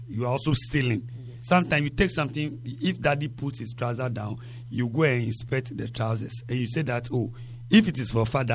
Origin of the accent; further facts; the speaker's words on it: Mataheko, Greater Accra, Ghana; from Mataheko.